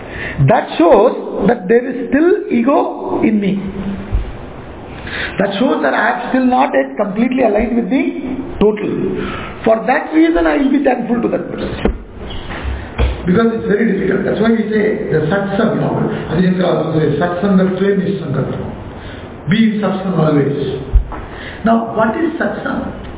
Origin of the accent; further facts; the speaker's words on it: Chennai, Tamil Nadu, India; I am from Tamil Nadu. I am born and brought up there in Chennai.